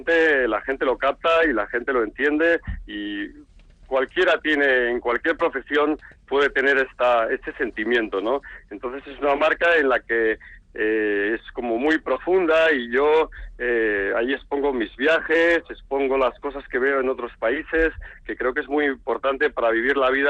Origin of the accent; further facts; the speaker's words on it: Bilbao, Basque Country, Spain; salió en los periódicos como bilbaíno pinta Hawái en el centro de Bilbao